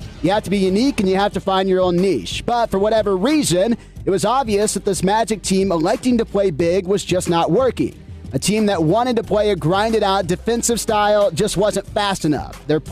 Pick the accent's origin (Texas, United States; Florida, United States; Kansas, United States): Kansas, United States; I'm from Kansas. I know like five people down here.